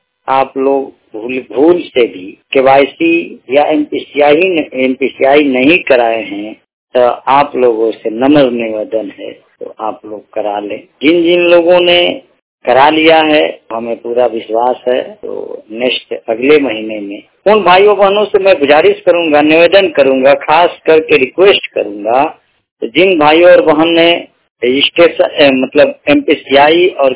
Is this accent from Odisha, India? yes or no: no; Ballia, Uttar Pradesh, India; मैं पूर्ण रूप से मैं ब्लाइंड उत्तर प्रदेश जिला बलिया के मूल निवासी हूँ।